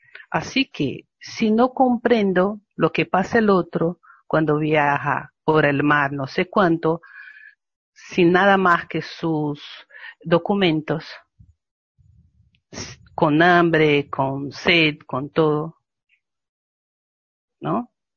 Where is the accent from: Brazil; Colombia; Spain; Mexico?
Brazil; Soy de Brasil, así que también me impacta lo de Amazonia